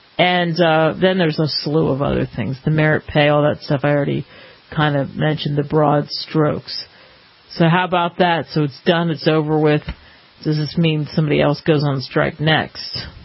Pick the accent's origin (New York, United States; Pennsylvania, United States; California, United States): Pennsylvania, United States; I grew up outside of Philly. You get like less than an inch.